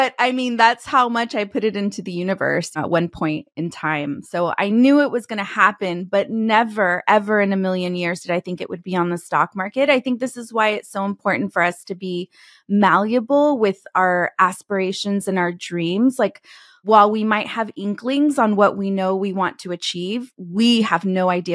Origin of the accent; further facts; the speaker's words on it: California, United States; I was on a flight back to my home state from Texas, headed to California to go quote unquote visit.